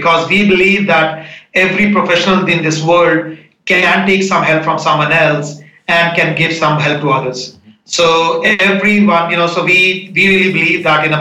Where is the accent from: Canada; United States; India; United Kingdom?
India; moved away as an adult; So I grew up in India, went to IIT Delhi, did my comp science from there.